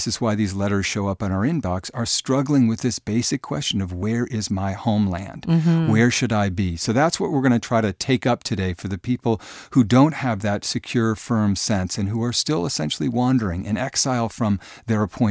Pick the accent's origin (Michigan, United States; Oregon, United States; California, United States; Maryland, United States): Oregon, United States; Portland; Right. I grew up here. We love Portland. We have friends here.